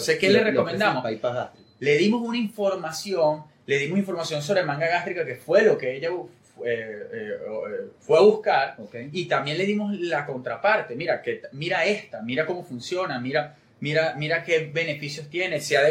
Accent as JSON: {"language": "Spanish", "country": "Mexico", "said": "Yo tuve la oportunidad de viajar allá, de hecho soy mexicano."}